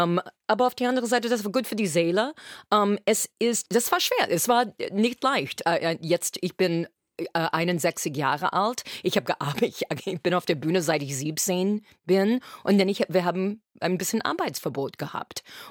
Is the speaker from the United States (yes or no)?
yes; United States; German is a second language; als Amerikanerin, ich sage, you know, ist die Frage, ist das Glas halb voll oder halb leer?